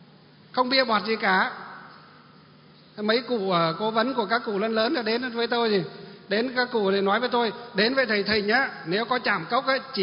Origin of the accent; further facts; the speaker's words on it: Kim Bôi, Hòa Bình, Vietnam; Thì người ta hỏi là quê ở đâu, tôi bảo Kim Bôi Hòa Bình. Thì người bảo ô Kim Bôi là dân tộc Mường à? Bảo vâng, tôi dân tộc Mường.